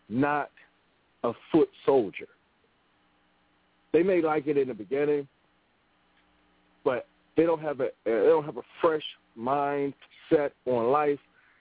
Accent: Philadelphia, Pennsylvania, United States; because I'm from Philly, nobody wants to leave their block.

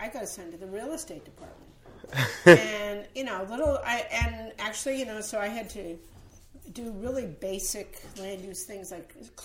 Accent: Massachusetts, United States; I grew up in Massachusetts.

